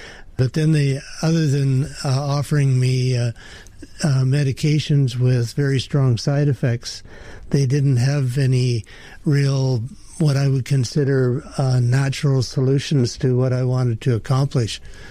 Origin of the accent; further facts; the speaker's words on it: Ontario, Canada; moved away as an adult; I grew up in Ontario. I came to British Columbia as a young man, and leaving Ontario in February with ice and snow and arriving in British Columbia to green grass and robins, I decided this is where I wanted to live.